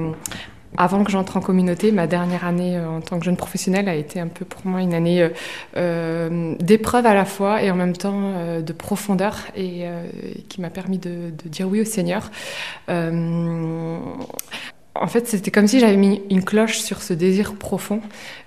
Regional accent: Lourdes, Occitanie, France; moi, je suis un peu une enfant du pays, parce que j'ai grandi à Lourdes

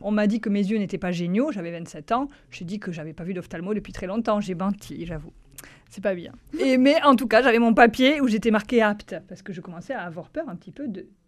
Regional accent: Southwest France, France; Oui, puis je venais du Sud-Ouest aussi. Ma région me manquait peut-être aussi.

